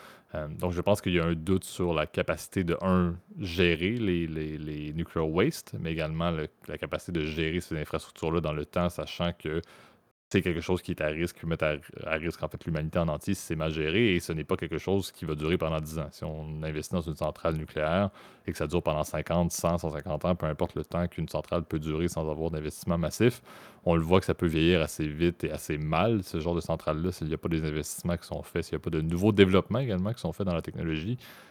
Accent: Canada; je parle en tant que Canadien qui utilise de l'eau pour permettre d'avoir du courant

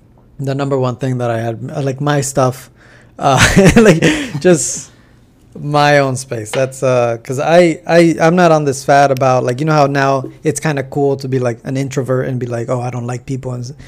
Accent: Los Angeles, California, United States; Oh, I said, they had asked me where I'm from, and I sai

